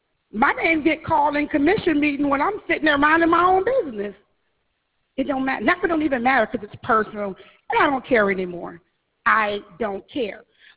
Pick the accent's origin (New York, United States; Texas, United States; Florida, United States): Florida, United States; Opa-locka; you will not tell people we're from Opa-locka. But that's where I'm from. 41 years in this city, I've been here, 41 years.